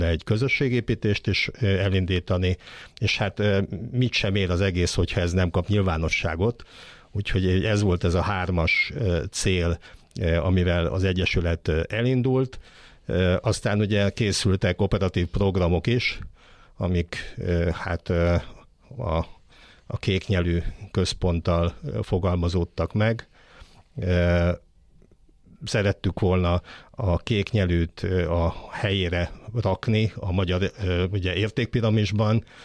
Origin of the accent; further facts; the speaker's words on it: Borsod-Abaúj-Zemplén, Hungary; born there; Badacsonyi lakos vagyok, de régebben borsodi születésű vagyok, távolról csodáltam a Balatont